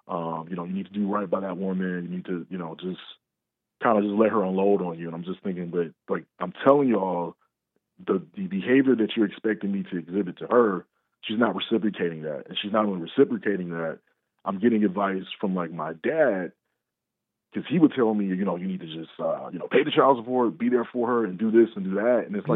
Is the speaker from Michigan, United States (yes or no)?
yes; Detroit, Michigan, United States; also born or lived in Iraq; But coming from Iraq, I grew up in Detroit.